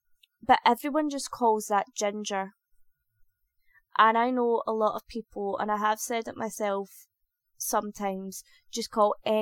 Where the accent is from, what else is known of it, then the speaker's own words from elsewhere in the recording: Scotland, United Kingdom; I am from Scotland. I was raised in the west of Scotland.